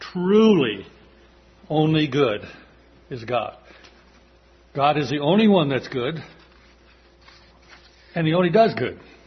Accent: Colorado, United States; Most of you know that I grew up in Colorado, the foot of the Rocky Mountains.

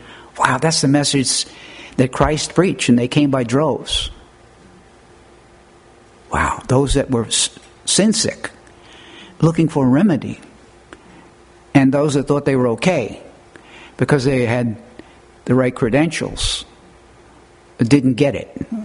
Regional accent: United States; Yes, I'm an American.

